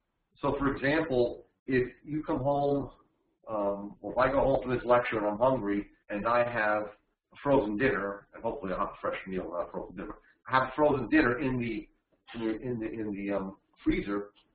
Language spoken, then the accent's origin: English; New Jersey, United States; despite the fact that my name is ends in a vowel and I come from New Jersey